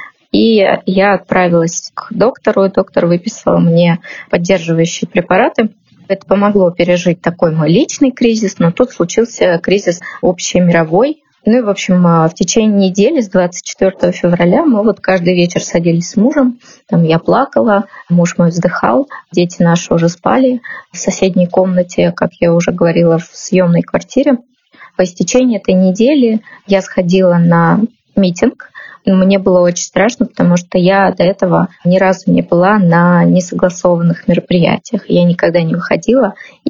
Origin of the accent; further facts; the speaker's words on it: Russia; moved away as an adult; Мы улетели из России по политическим причинам.